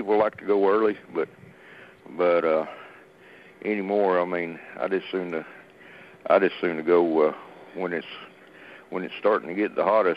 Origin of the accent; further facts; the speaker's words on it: New Mexico, United States; Kind of one of them, where I was raised there in New Mexico, might be one of them kind of a learning curve.